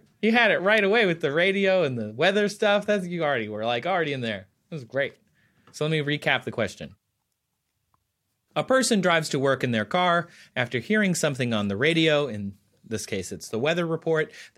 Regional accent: Michigan, United States; I grew up in Michigan, so we definitely did.

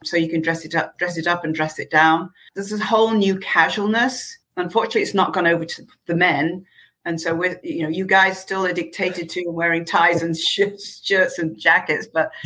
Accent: Manchester, North West England, United Kingdom; as I say, I was from Manchester, England.

